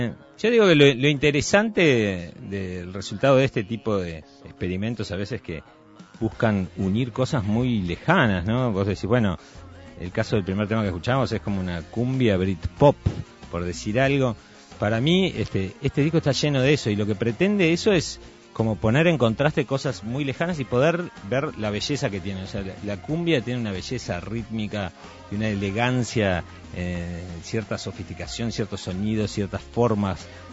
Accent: Mexico; cuando era niño estaba en México en la escuela hablaba como mexicano y llegaba a mi casa hablaba como uruguayo.

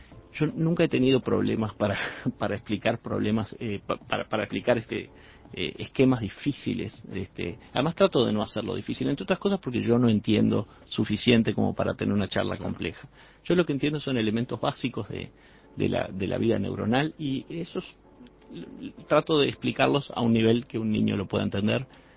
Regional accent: Mexico; now in Uruguay; murales muy grandes que trato de relacionar con mi infancia, que la pasé en México, donde la expresión muralística es fundamental.

